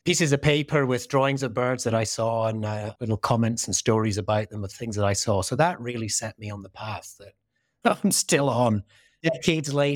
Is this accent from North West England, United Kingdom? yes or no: yes; North West England, United Kingdom; also born or lived in Scotland; Originally, I'm Scottish. Brought up in the Lake District in the north of England. So, wow. So yeah, and a rural kind of environment.